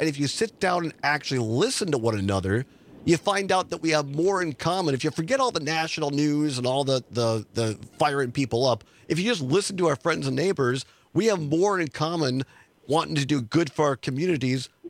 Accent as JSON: {"language": "English", "town": "Richland Center", "region": "Wisconsin", "country": "United States", "tie": "born or raised there", "said": "my hometown, Richland Center, where we'll be this afternoon for our regular show from 1 to 3"}